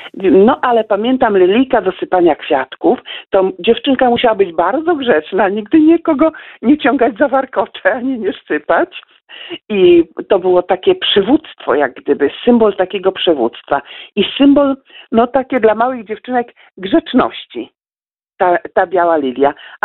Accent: Podlaskie Voivodeship, Poland; born there; Jestem podlasianką z urodzenia, kocham Podlasie, kocham podlaskie krajobrazy

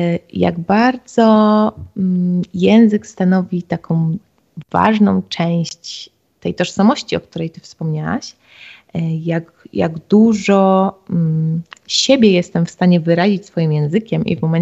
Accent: Lublin, Lublin Voivodeship, Poland; now in Australia; To jest moja rodzina, moje dzieciństwo, moje właśnie Lublin, studia, ale z drugiej strony ogromna część mojego życia to już jest Australia.

